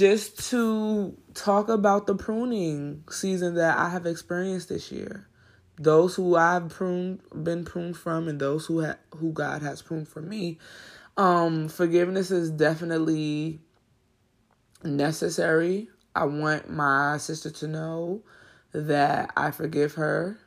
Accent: Brooklyn, New York, United States; Yes, I am from Brooklyn, you guys. So I'm like, now you know where I live.

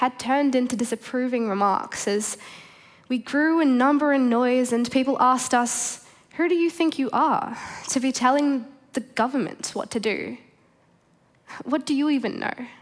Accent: India; widespread flooding in my home country of India, where much of my family still lives.

